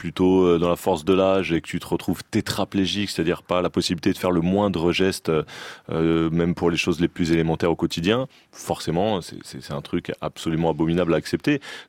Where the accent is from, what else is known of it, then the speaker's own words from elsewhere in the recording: Saint-Denis, Île-de-France, France; Moi, j'ai grandi à Saint-Denis.